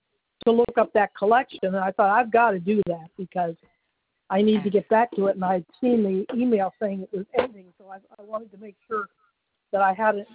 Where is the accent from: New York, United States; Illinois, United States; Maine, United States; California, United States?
Maine, United States; I mean, we're from Maine originally, so, up in Maine, this is nothing.